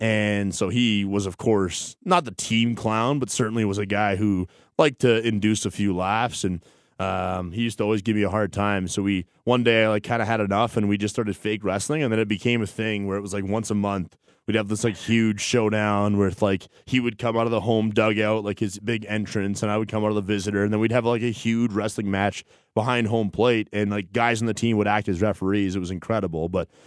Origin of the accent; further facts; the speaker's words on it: Calgary, Alberta, Canada; for me growing up in Northern Calgary, all my buddies are up north